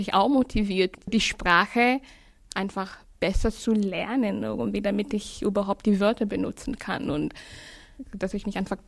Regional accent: Kenya; Oh ja, ich bin in Kenia geboren und dort bin ich auch aufgewachsen, ja.

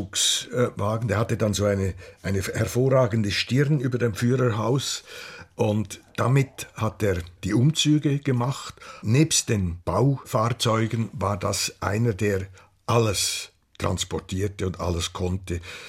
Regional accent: Menziken, Aargau, Switzerland; Das war in Menziken, also da, wo ich aufgewachsen bin.

